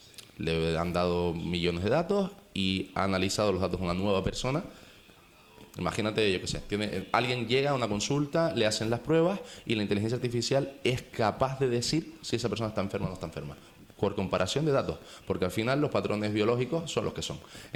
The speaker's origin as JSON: {"language": "Spanish", "country": "Spain", "said": "Somos españoles, tenemos seguridad social, tenemos el médico"}